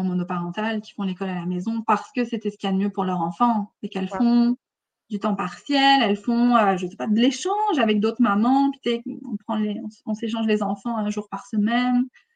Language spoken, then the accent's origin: French; France; now in Canada; Moi, par exemple, je suis française, là, on s'entend que mon anglais, je comprends bien, mais il n'est pas super beau.